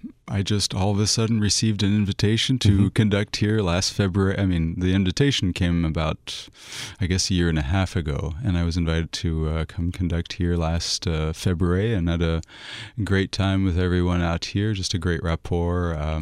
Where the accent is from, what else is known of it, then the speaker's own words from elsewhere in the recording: south of France, France; also born or lived in United States; I was born in the States, but then spent my childhood in France, where my parents taught music at a seminary, so right above the Mediterranean, south of France.